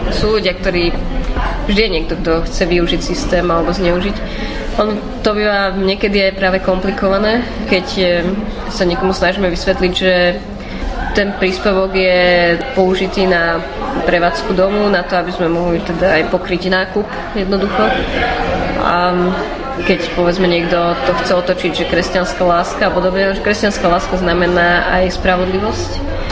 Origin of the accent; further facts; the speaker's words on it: Bratislava, Bratislava Region, Slovakia; Teda som rodená Bratislavčanka